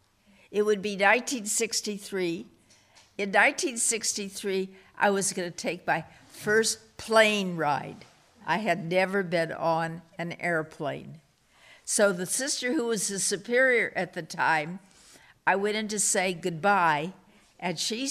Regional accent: San Rafael, California, United States; the places I enjoyed growing up in San Rafael are places you are still familiar with.

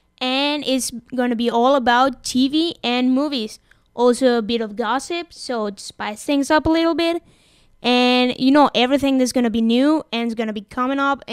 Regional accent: Mérida, Yucatán, Mexico; now in United States; Well, guys, I'm from Mexico, from down southeast, Mérida, Yucatán.

